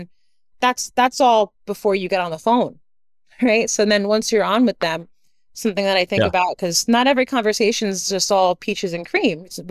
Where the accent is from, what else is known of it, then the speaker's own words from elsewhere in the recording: New York, United States; I'm from New York, so and I've got the Wall Street experience